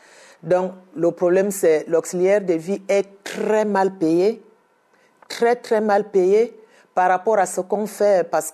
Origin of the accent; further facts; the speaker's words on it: Cameroon; Chez moi, je suis camerounaise.